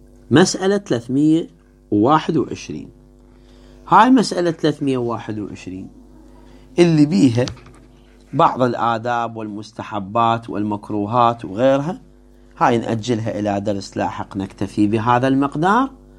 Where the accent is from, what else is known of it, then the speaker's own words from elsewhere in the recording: Baghdad, Baghdad Governorate, Iraq; وشفتها أنا في مقبرة عندنا في بغداد